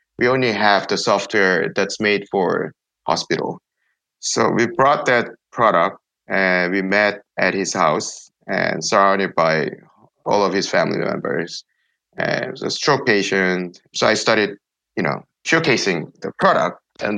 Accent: South Korea; I grew up in South Korea in '80s, and it was not the same country even.

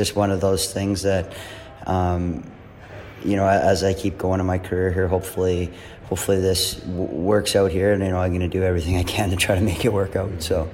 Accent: Edmonton, Alberta, Canada; I grew up watching in Edmonton.

